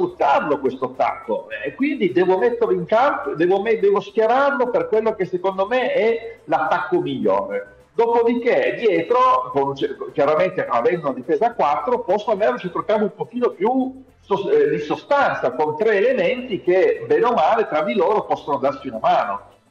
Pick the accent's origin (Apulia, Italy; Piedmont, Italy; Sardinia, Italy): Piedmont, Italy; Grugliasco; io vivo in un piccolo, io sono di Grugliasco, sì, vivo sì, in un piccolo borgo rispetto a Torino